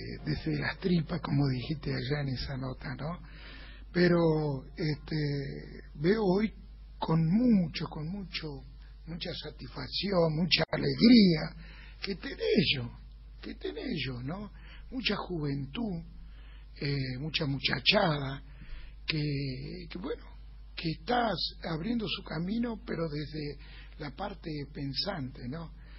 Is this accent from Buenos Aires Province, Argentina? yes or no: no; Comodoro Rivadavia, Chubut, Argentina; also born or lived in Cipolletti / Varadero; now in Córdoba, Argentina; yo cuando hace muchos, muchos años salí de Comodoro